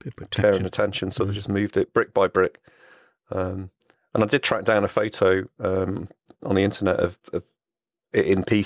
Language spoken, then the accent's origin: English; Liverpool, North West England, United Kingdom; because I come from the Liverpool area, the one that I remembered when I was growing up was the one that's in Everton.